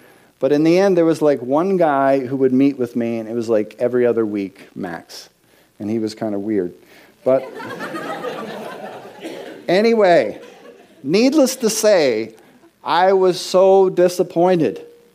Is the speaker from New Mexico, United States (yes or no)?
yes; New Mexico, United States; now in Boston, United States; And I'm not natively from Boston. I grew up in New Mexico. But I was out here.